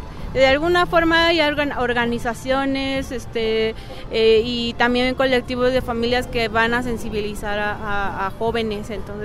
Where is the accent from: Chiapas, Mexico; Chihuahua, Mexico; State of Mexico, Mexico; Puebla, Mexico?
State of Mexico, Mexico; Ecatepec; nosotros somos de aquí, de Catepec, de Estado de México